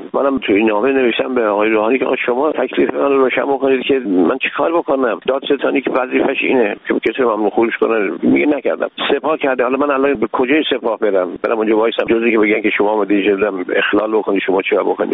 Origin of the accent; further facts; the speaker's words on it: Iran; من یه ایرانی هستم